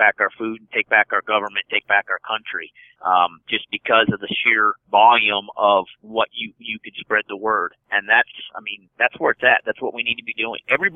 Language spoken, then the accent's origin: English; United States; born there; as an American citizen that was born in this country, I think I need to take it back.